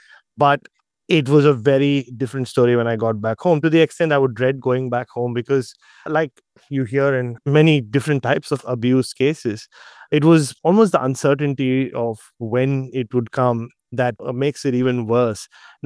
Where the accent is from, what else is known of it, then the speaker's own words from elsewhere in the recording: Mumbai, Maharashtra, India; from the outside, it was just any other middle-class family in the northern part of Bombay, as it was called back then.